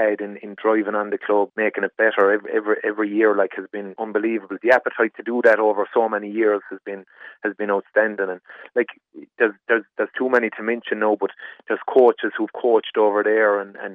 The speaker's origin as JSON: {"language": "English", "region": "Munster", "country": "Ireland", "tie": "born or raised there", "said": "We came from a country background where hurling was the stronghold. I'm from Bury originally, so hurling was all I grew up with."}